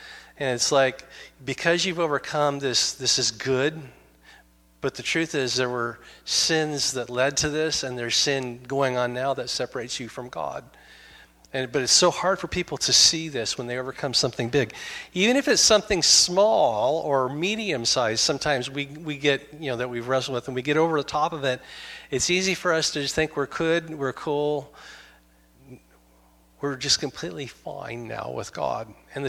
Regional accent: Astoria, United States; back when I was growing up in Astoria, which had a ton of alcoholics

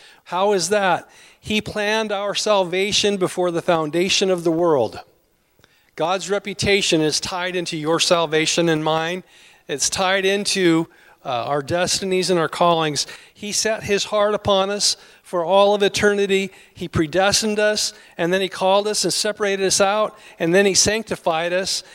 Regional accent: Seaside, Oregon, United States; born there; I'm sorry, I was born in Seaside, Oregon, and everybody around me was loggers, longshoremen, and fishermen

